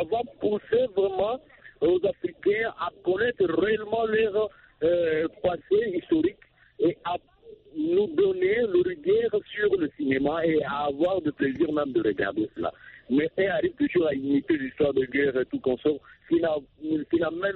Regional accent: DR Congo; chez nous en RDC

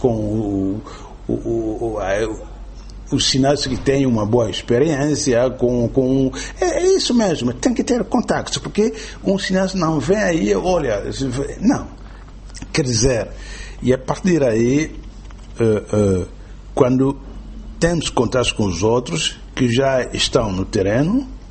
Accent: Angola; tenho Angola dentro da minha barriga, porque eu sei de onde eu venho.

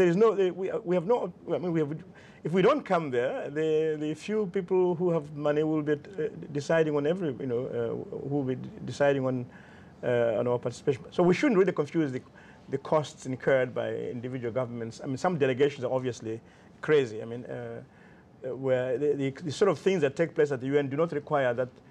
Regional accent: Malawi; I'm from Malawi

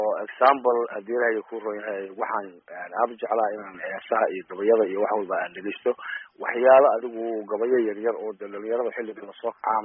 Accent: Qardho, Bari, Somalia; also born or lived in United States / United Arab Emirates / Saudi Arabia / Yemen; waxaan ku dhashay soomaaliya gaar ahaan gobolka bari magaalada qardho iyada ayaan ku barbaaray dugsi dhexe iyo dugsi hoose iyo sare baan ka dhigtay

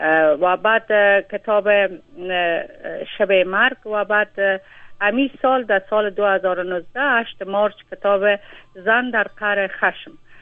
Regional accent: Afghanistan; در این 13-14 در شرایط زندگی کردیم که تماما جنگ بوده و تمام نابسامانی های زندگی را ما داشتیم، تمام زنای افغانستان، مردم افغانستان

